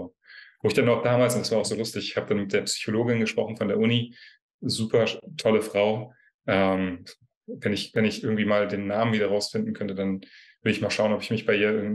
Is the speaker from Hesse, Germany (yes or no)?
yes; Marburg, Hesse, Germany; now in Berlin, Germany; Und ich bin halt aus Marburg nach Berlin und von meiner Mutter 500 Kilometer halt weggezogen.